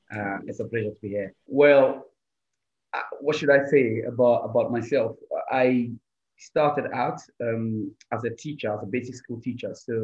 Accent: Koforidua, Eastern Region, Ghana; the University of Ghana in Accra was quite closer to my hometown in Koforidua, in the Eastern region.

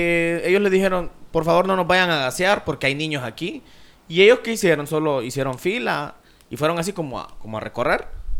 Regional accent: Honduras; Aunque nos duela porque somos hondureños y queremos nuestra

